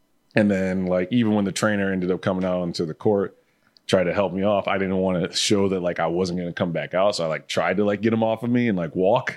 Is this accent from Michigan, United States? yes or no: yes; Kalamazoo, Michigan, United States; also born or lived in Lawrence, Michigan; from there, I moved to Kalamazoo, Michigan. And Kalamazoo, Michigan is where I consider, like, that's my hometown.